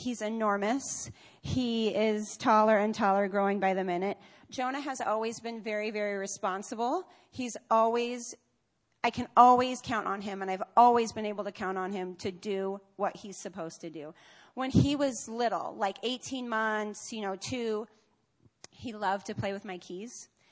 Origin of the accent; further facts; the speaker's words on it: Omaha, Nebraska, United States; I was born and raised in Omaha. I've spent most of my life here. I love this city. I love this state. I love these people. I'm a Midwesterner.